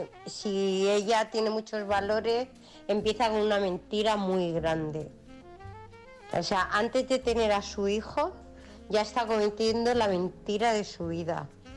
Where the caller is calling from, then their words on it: United Kingdom; del Reino Unido